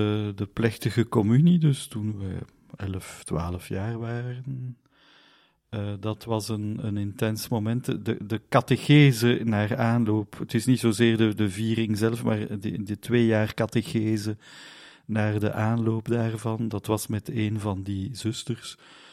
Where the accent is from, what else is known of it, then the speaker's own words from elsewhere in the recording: Hainaut, Belgium; Dutch is a second language; Ik ben afkomstig van de Talengrens, een klein dorpje in Henegouwen, heel vlakbij Ronse. Ik heb dus mijn middelbare school in Ronse gedaan, wat verklaart dat ik min of meer iets kan zeggen in het Nederlands.